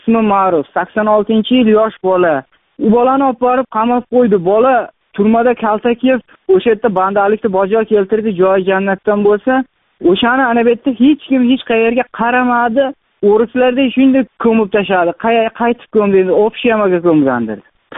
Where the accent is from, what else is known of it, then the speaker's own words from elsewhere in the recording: Khujand, Sughd, Tajikistan; Men Tojikiston Respublikasidanman. Tojikiston Respublikasi Xujand shahridan, Ash rayonidan.